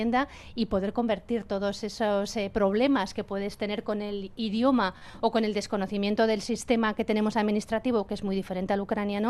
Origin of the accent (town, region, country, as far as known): Basque Country, Spain